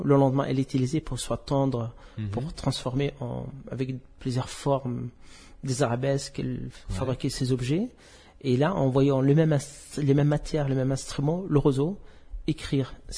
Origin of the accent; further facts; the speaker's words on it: Gabès, Gabès Governorate, Tunisia; Moi, je suis né en Tunisie, à Gabès, dans le sud. C'est une ville aux portes des déserts.